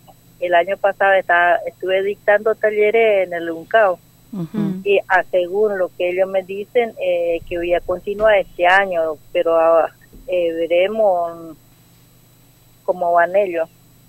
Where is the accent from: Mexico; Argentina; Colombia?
Argentina; Colonia Aborigen, Chaco; Yo soy de Colonia Aborigen, pero no soy del pueblito. Soy fuera. Estoy muy afuera de Colonia Aborigen.